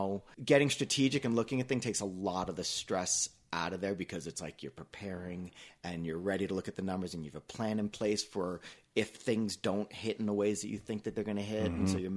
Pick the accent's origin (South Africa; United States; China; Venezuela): United States; New York; also born or lived in Colorado; New York. New York? Okay. Yeah. But then moved to Colorado in 92.